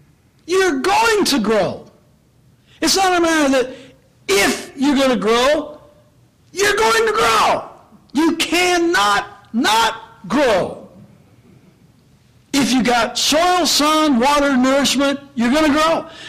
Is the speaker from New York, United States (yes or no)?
no; Indiana, United States; I grew up in Indiana, and I mean, Iowa, Indiana, Illinois, that whole, that's Corn Belt.